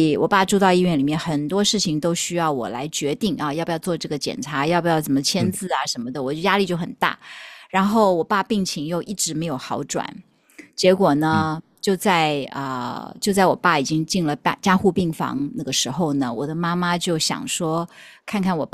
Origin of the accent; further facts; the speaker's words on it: Taiwan; 我是生长在一个无神论的家庭，可以这样讲哈。那个从小在台湾